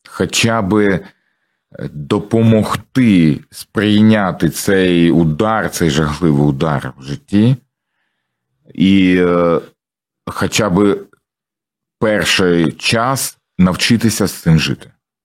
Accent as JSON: {"language": "Ukrainian", "town": "Mariupol", "region": "Donetsk Oblast", "country": "Ukraine", "first_language": "ru", "second_language": "Ukrainian", "said": "я сам з Маріуполя. І я максимально намагаюся переходити на українську мову. Для мене це тяжко. Тому що я до сих пір я думаю російською, на жаль. Але так сталося, що я виріс в російськомовному середовищі."}